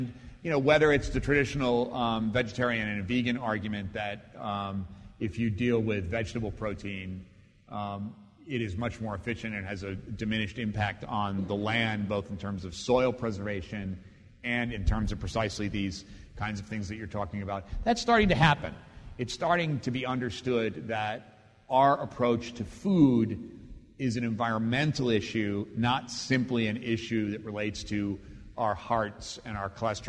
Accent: New York, United States; I'm from New York, so it's all just sort of a blur up here, right, for me.

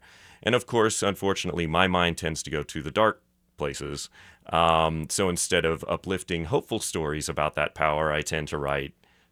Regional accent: Coffeyville, Kansas, United States; moved away as an adult; now in Los Angeles, United States; But I grew up in Coffeyville, which is a small town in southeast Kansas. Went to KU. And then once I graduated from KU, I moved to L.A.

